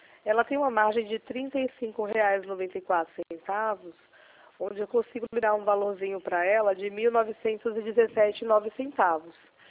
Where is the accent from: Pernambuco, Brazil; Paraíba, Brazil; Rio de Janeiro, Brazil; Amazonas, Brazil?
Pernambuco, Brazil; Recife; Sou de Recife, daqui da Dantas Barreto. É por causa do sotaque, né?